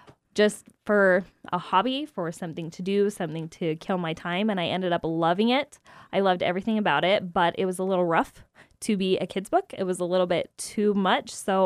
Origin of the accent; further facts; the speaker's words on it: Utah, United States; Yes, I was born and raised in Emory County, and I have been in Carbon County for about 6 years.